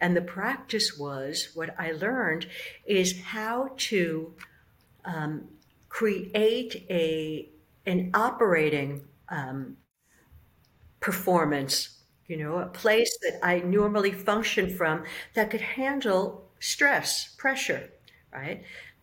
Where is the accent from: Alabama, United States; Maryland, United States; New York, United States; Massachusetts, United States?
New York, United States; Bronx; Now, remember, I'm from the Bronx, so I don't just buy stuff